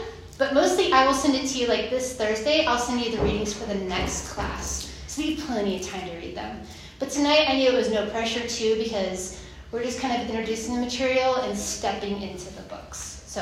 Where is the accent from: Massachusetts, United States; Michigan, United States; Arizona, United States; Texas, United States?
Texas, United States; now in Utah, United States; I'm from Texas originally, so I came from a Church of Christ background, which is not very popular here in Utah, but in the South, very Bible Belt religion. But I've been here 16 years.